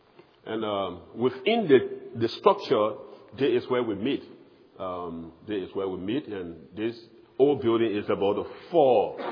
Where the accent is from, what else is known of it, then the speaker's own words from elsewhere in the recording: Liberia; I hail from Liberia, which is in West Africa, and Liberia was founded in 1816 by the American Colonization Society.